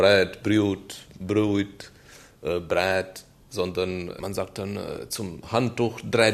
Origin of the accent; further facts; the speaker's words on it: Saxony, Germany; accent: Saxon; Ich spreche Sächsisch auf Dörfern, wo ich merke, dass die Leute schlechter Deutsch als ich Sächsisch sprechen.